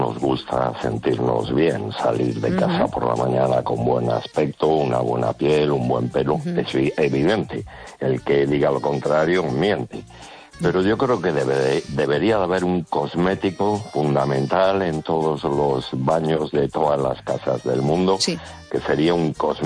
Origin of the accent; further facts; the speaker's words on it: Ferrol, Galicia, Spain; de Ferrol.